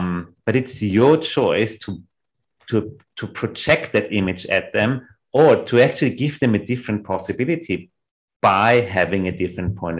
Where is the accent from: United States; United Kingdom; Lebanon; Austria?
Austria; Vienna; English is a second language; what I really learned growing up in Vienna, we have an incredible hierarchy of authorities.